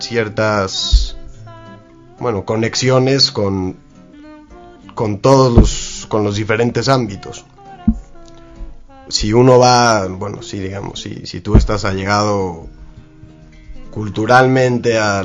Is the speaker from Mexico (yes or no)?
yes; Mexico; enfocándome en la Comunidad de México, que es de donde vengo.